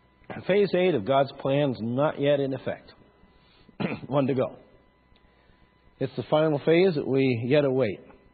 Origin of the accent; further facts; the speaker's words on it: Montana, United States; Growing up near McAlester, Montana, and herding cattle and cutting firewood into tobacco roots, you had all kinds of these miner shacks everywhere.